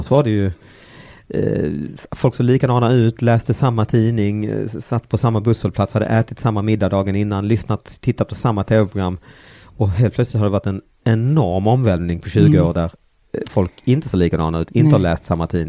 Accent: Sweden; Och sen föddes jag och växte upp här

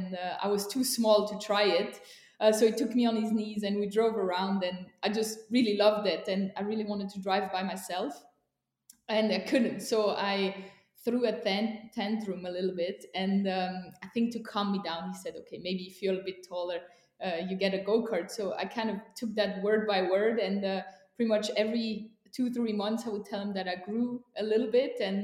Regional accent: Switzerland; also born or lived in Thun; I didn't spend that much time in Thun, only 2 years, and then we moved to the French part of Switzerland.

